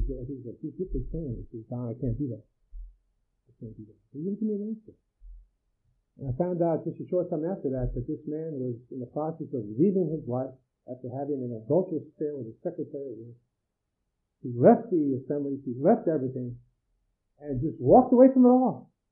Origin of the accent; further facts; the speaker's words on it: Yonkers, New York, United States; I'm thinking of the man that was very involved in our assembly growing up in Yonkers, who was our youth leader.